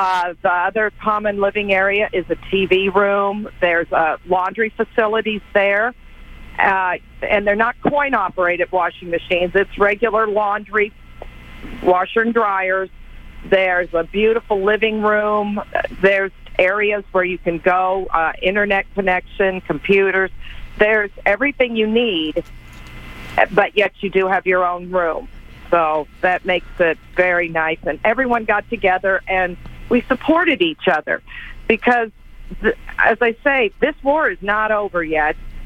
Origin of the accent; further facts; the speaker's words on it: Nebraska, United States; We could not have afforded to stay by Robert there, because we're from Nebraska.